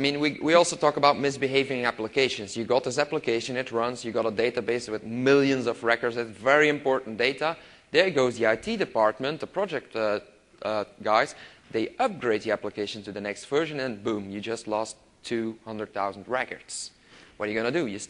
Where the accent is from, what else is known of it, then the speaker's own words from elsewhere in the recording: Belgium; I am from Belgium, so it doesn't count for us